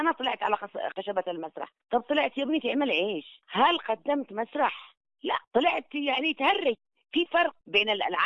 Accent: Taiz Governorate, Yemen; accent: Taizi; ما انا عاده افتخر بلهجتي التعزيه الامانه، حتى وانا خارج اليمن

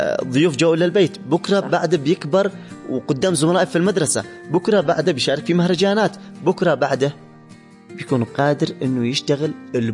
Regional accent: Yemen; شوفي، عندنا في اليمن بنتحجج دائما بالإمكانيات

